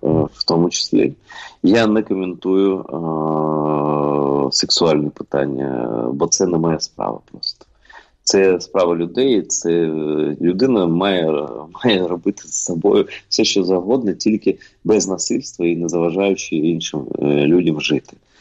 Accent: Crimea, Ukraine; я йому розказав, що я кримський татарин

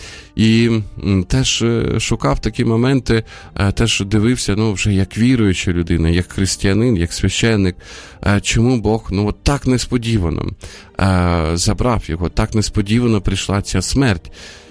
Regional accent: Sumy, Sumy Oblast, Ukraine; now in Kyiv, Ukraine; виїхати з Києва, поїхати до Сум, до мого рідного міста

